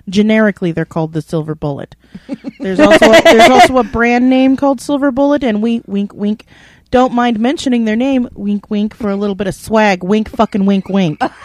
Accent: Ireland; And my two pals here can make fun of those damn mix because I'm Irish. And don't you forget it either.

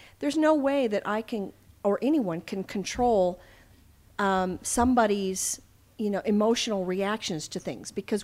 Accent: the South, United States; I grew up in a time when colored was used often, and I grew up in the South.

